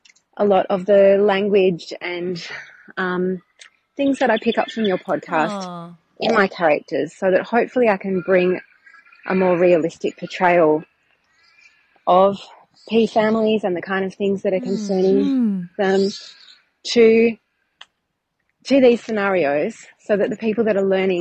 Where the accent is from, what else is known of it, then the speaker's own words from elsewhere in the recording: Perth, Western Australia, Australia; I'm a Chatterpie from Perth, and I just wanted to let you know how your podcast is having a ripple effect out in the community